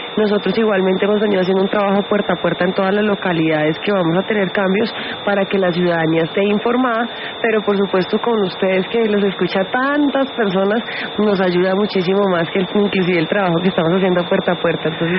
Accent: Villavicencio, Meta, Colombia; Yo soy de Villavicencio

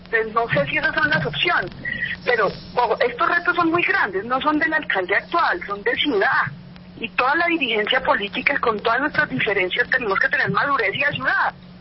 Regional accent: Bogotá, Colombia; porque vengo de Bogotá, pues tengo el contexto

